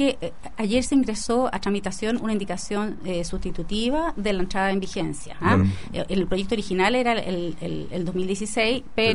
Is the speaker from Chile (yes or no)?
yes; Chile; Nos estamos disparando como chilenos los pies